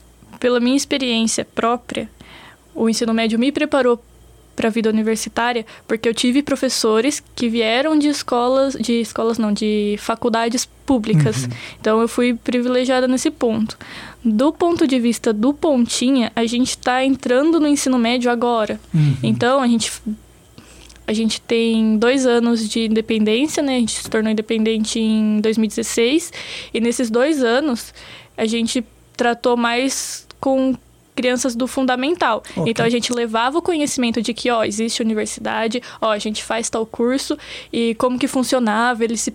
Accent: Americana, São Paulo, Brazil; Eu sou de Americana, uma cidade do interior.

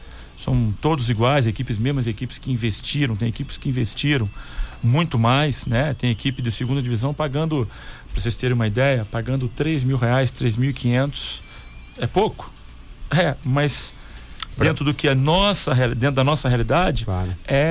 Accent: Rio de Janeiro, Brazil; eu voltei pro Rio de Janeiro, que eu sou natural do Rio de Janeiro.

